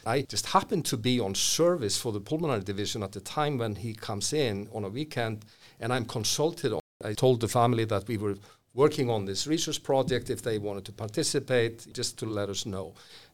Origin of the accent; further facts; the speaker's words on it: Iceland; because I'm from Iceland